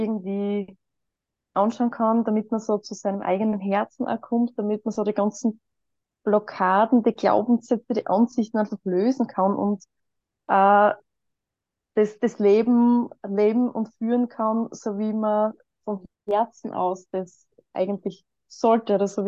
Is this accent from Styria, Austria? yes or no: yes; Weiz, Styria, Austria; ich komme aus Weiz, bin 33 Jahre alt